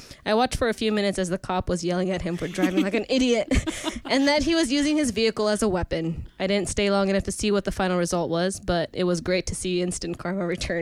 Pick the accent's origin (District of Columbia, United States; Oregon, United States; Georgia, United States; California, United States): Oregon, United States; Beaverton; Actually, I grew up in Beaverton, or I went to high school in there, and I know that intersection.